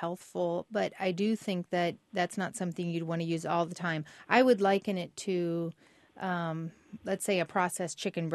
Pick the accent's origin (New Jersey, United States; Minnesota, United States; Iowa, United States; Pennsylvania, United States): Iowa, United States; When I go back to Iowa, my home state, I have an Iowa chop.